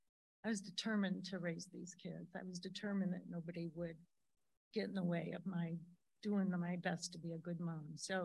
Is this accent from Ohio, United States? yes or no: yes; Cleveland, Ohio, United States; I grew up in the Midwest, Cleveland, and had a pretty normal upbringing.